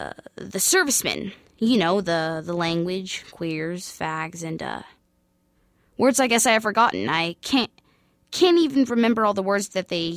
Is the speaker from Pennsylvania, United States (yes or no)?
yes; Butler, Pennsylvania, United States; Of course, Italians were Dagos, so they couldn't buy a house in Butler.